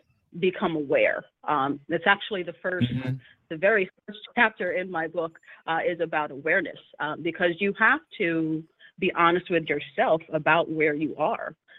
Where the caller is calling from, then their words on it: Washington, District of Columbia, United States; I am in the Washington, D.C. metro area.